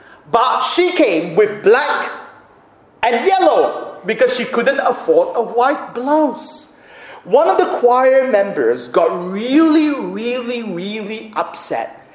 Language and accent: English; Sydney, New South Wales, Australia; When we were growing up in Sydney, my parents and my brother and my, well, more my brother, we were involved in a huge church in Sydney downtown.